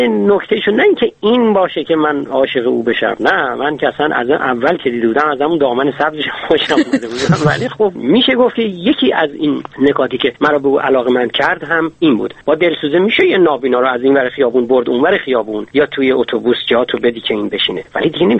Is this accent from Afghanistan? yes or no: no; Iran; now in Germany; ما هم دیگه رو خیلی وقت بود میشناختیم از ایران و من اومدم به آلمان